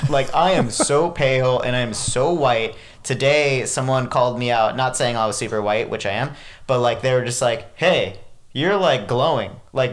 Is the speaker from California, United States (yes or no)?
yes; California, United States; moved away; But like, also when I first moved here and I would tell people, I was kind of scared to tell people I was from California.